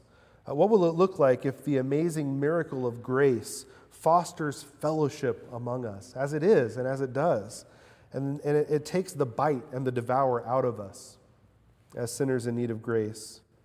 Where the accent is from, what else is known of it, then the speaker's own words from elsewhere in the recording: Mexico; I remember growing up in Mexico